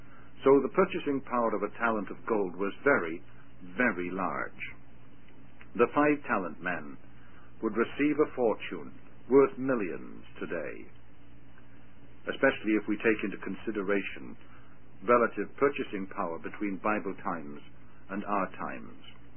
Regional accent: Wales, United Kingdom; I remember as a little boy going with my mother into Barclays Bank on Commercial Street in my hometown in South Wales.

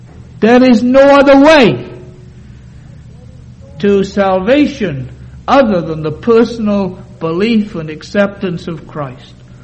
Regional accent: Wales, United Kingdom; I joked earlier on about being a Welshman.

